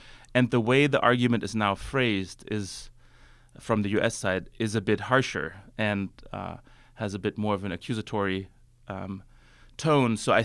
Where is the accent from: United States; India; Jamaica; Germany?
Germany; some European countries like my home country of Germany